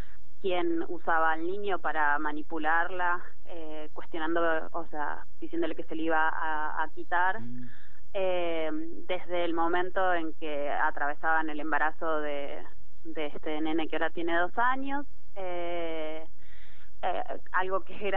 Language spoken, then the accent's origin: Spanish; Bariloche, Río Negro, Argentina; now in Buenos Aires, Argentina